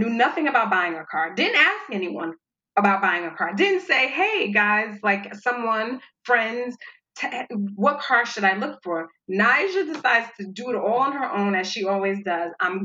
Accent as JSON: {"language": "English", "region": "New York", "country": "United States", "lives_now": "Los Angeles, United States", "said": "I'm a New Yorker. I like, give me a cab or a train or let me walk."}